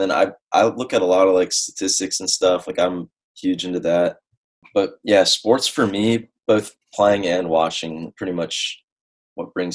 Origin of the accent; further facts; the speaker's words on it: Dover, Delaware, United States; I'm from Dover, Delaware.